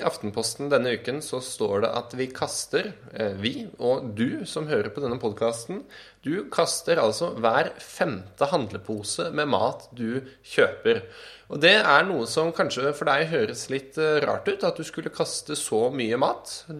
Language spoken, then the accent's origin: Norwegian; Stange, Innlandet, Norway; Jeg kommer fra Stange, 12 kilometer sør for Hamar. Stange, eller Vestbygda, da, som ligger ned mot Mjøsa, kalt Nordens Toskane.